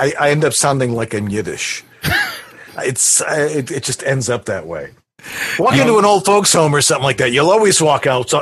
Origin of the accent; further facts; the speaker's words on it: Buffalo, New York, United States; accent: Buffalo; See, now in Buffalo, we don't have an accident. We just talk like this. Hey, we're from Buffalo. No accent.